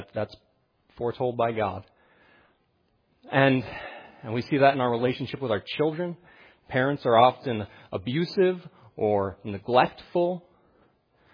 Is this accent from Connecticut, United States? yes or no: no; Idaho, United States; I grew up on the Coeur d'Alene Indian Reservation, and it was a very real experience every day of my life.